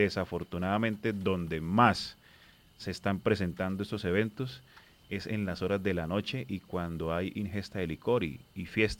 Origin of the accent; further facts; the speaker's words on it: Santander, Colombia; realmente pues eso no nos deja bien parados como santandereanos, tengo que decirlo